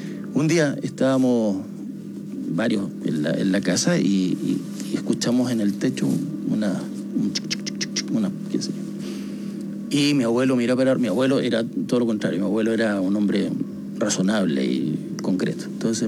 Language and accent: Spanish; Magallanes and Chilean Antarctica, Chile; Yo no sé si alguna vez te lo conté, pero yo soy magallánico. Ya, esto ocurrió en Santiago. Yo venía solo para los veranos acá.